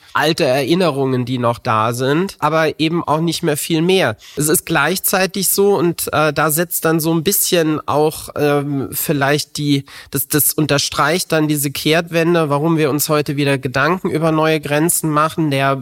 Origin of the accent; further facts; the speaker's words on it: Merzig, Saarland, Germany; Ich bin in Merzig im Saarland groß geworden, am Wochenende durchaus mal nach Frankreich gefahren mit meinem Papa zum Baguette kaufen.